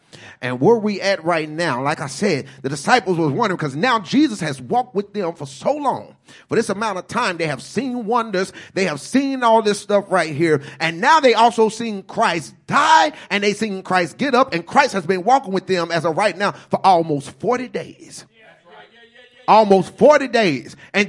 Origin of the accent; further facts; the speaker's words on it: Dallas, Texas, United States; I'm a country boy. I grew up in Dallas, but my family's from Malakoff, Texas.